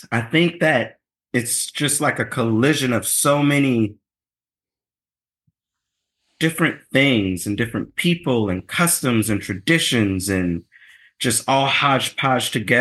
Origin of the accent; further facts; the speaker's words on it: Hillaryville, Southern United States, United States; 'cause by the time I was growing up in Hillaryville, the war on drugs kind of made its way to the rural South and the crack epidemic started to make its way through.